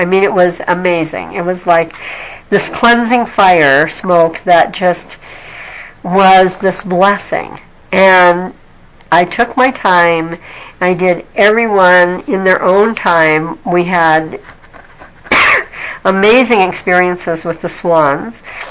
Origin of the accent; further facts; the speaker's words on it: United States; But for me, as an American, this was, like, really a long walk.